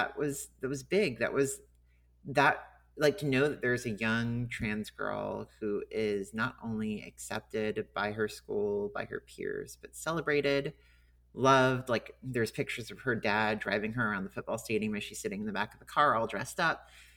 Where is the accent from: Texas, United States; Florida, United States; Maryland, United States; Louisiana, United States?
Louisiana, United States; And I'm from Louisiana. I grew up in Louisiana. I remember my teenage years in this rural area of Louisiana that I grew up in.